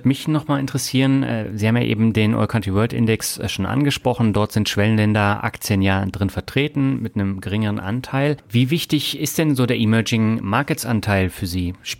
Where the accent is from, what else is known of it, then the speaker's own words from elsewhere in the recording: Mannheim, Baden-Württemberg, Germany; das ist meine alte Heimat, und zwar Mannheim.